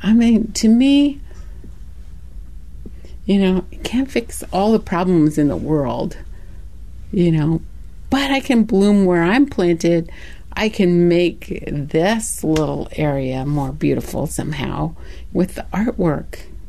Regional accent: Klukwan, Alaska, United States; born there; because I was born in Klukwan, it's right across the street, next to this river, I really identify with it, with the river, and feel very connected to it.

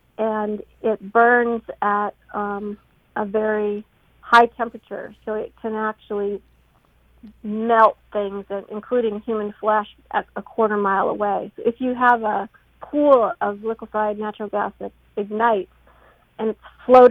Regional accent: Illinois, United States; I moved back into my sister's basement in my hometown along the Illinois River, where I grew up

